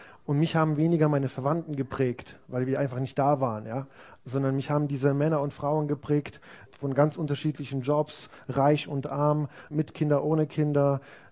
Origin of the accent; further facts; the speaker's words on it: Poland; Ich bin in einer anderen Gemeinde aufgewachsen. Ich bin Osten, Osten, Osten aufgewachsen in Polen.